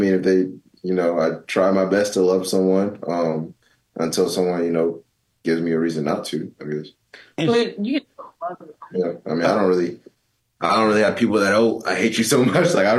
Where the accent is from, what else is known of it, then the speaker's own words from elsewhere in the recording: United States; I'm from the United States.